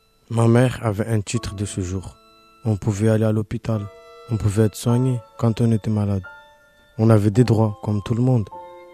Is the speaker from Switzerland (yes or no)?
no; Dzaoudzi, Mayotte, France; born there; moved away; Monsieur le Président, je suis né loin. À Dzaoudzi, Mayotte. Je suis né loin, mais je suis français, comme vous, monsieur le président.